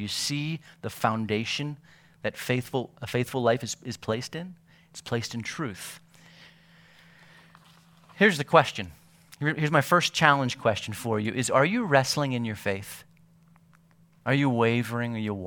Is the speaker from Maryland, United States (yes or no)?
yes; Maryland, United States; I grew up in Maryland, just north of the Bible Belt.